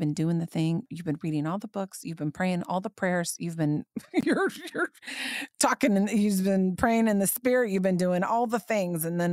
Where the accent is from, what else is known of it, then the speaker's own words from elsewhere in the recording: Indiana, United States; And I grew up in Indiana. I grew up in the cornfields of Indiana, so I know when planting time is